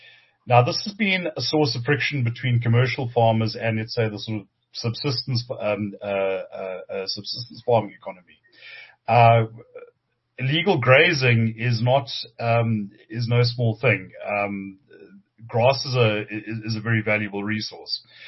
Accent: Dundee, Scotland, United Kingdom; I am actually originally from Dundee, so you know, it's a part of the world I know well

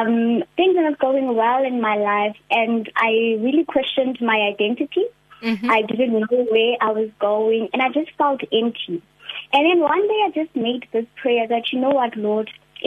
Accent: Carletonville, Gauteng, South Africa; now in Rustenburg, South Africa; Originally, I come from Carltonville, but now I reside in Rustenburg.

